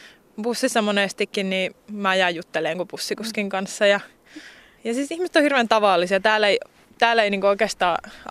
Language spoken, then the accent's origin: Finnish; Oulu, North Ostrobothnia, Finland; accent: Oulu dialect; Mutta että kyllähän mä nyt Oulua tietenkin puhun ja kyllähän se varsinkin silloin huomaa, kun menee vaikka Helsinkiin.